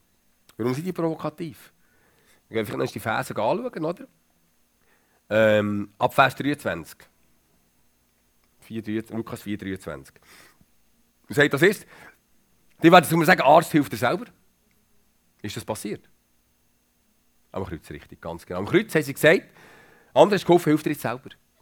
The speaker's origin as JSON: {"language": "German", "region": "Bern", "country": "Switzerland", "said": "Ich bin ein Berner, hat es gemerkt."}